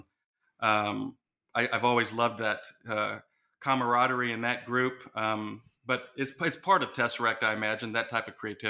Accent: Kansas City, Kansas, United States; Well, I grew up in Kansas City. I went to high school here.

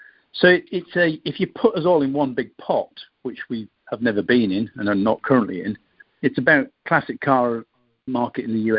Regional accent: United Kingdom; accent: British; So currently that model range is predominantly British vehicles, as you probably sense from my accent.

